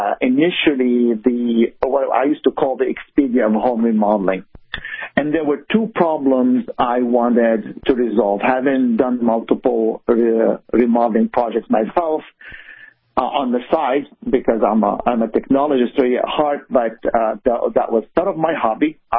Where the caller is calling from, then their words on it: Menlo Park, California, United States; I'm in Menlo Park, California.